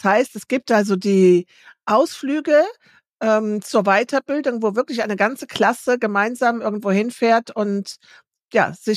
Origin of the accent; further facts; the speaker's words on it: Bonn, North Rhine-Westphalia, Germany; Ich hätte jetzt natürlich super gerne gewusst, wo Sie in Bonn waren. Das ist ja meine Heimat.